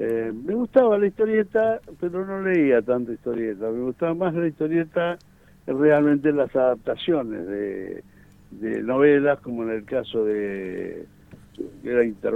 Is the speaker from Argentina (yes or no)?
yes; Ramos Mejía, Buenos Aires Province, Argentina; Éramos todos del barrio, de la zona. Yo soy del límite de Ramos Mejía con Aedo